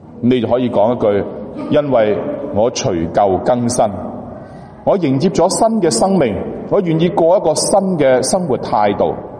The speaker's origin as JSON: {"language": "Cantonese", "region": "Guangdong", "country": "China", "said": "即系我哋广东人呢鍾意讲嘅说话。"}